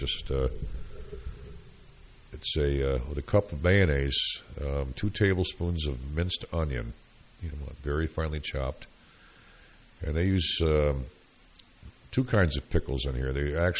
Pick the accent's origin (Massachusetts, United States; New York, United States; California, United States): New York, United States; Syracuse; Of course, I'm from Syracuse, so I've got to have those.